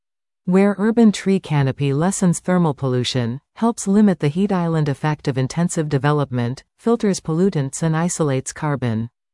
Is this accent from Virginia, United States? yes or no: yes; Reston, Virginia, United States; I grew up in Reston with Lake Fairfax Park as my backyard. That's where I fell in love with nature